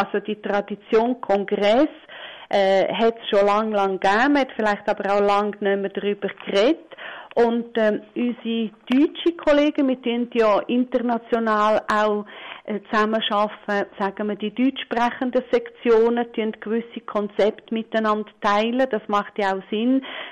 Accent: Graubünden, Switzerland; weil ich bin ja also Retoromanin. Ich stamme aus der Surselve, aus Graubünden

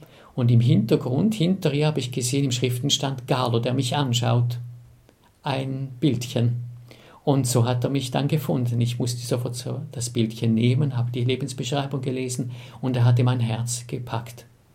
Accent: Tübach, St. Gallen, Switzerland; ich bin aufgewachsen in Tübach, war dort Ministrant und durch den Ministrantendienst ist in mir der Wunsch gereift, in ein Kloster einzutreten, um Priester zu werden.

